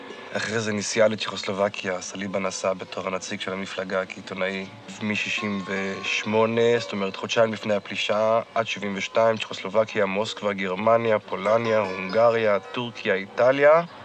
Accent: Nazareth, Northern District, Israel; also born or lived in Haifa; נולדתי ב-58, גדלתי בנצרת.

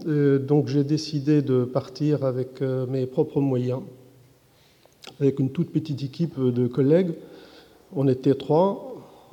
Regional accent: Damascus, Damascus Governorate, Syria; now in France; Je suis syrien, originaire de Damas. J'ai quitté la Syrie au début des années 84

